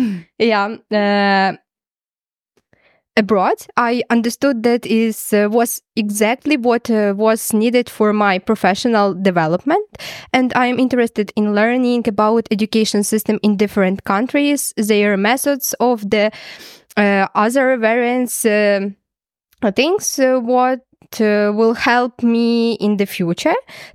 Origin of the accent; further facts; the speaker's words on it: Lviv Oblast, Ukraine; English is a second language; I'm from Ukraine. I'm a student from Drohobyj State Pedagogical University